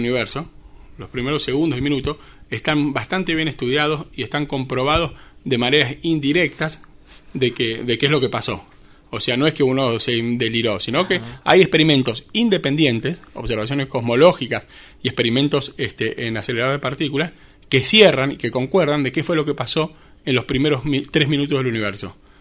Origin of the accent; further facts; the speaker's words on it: San Luis, Argentina; also born or lived in Spain; nací acá en San Luis en 1976, cursé el colegio secundario acá en la escuela Juan Pascual Pringle y después estudié en el Instituto Balseiro.